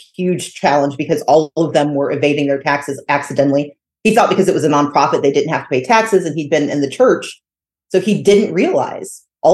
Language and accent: English; Mississippi, United States; I love my home state. I love Mississippi.